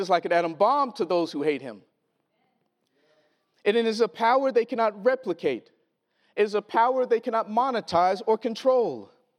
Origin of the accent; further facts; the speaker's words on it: Mississippi, United States; People have asked me, since I moved here, what are the differences? Because I'm from Mississippi.